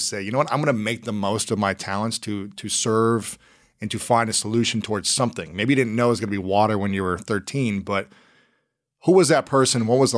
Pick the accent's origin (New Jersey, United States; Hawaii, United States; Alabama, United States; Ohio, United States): Ohio, United States; also born or lived in St. Louis, United States; Yeah, I'm from Ohio, but I lived in St. Louis